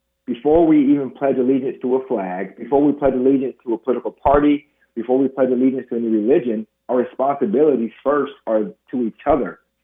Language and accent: English; Waterloo, Iowa, United States; as a young black man, who I believe my experiences growing up in Waterloo and going to school in the lab school enabled me to sit at that table with the governor